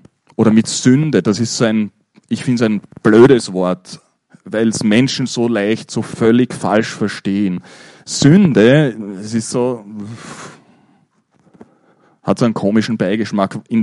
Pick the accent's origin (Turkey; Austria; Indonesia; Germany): Austria; bei uns in Österreich, so mit unserer kulturellen Prägung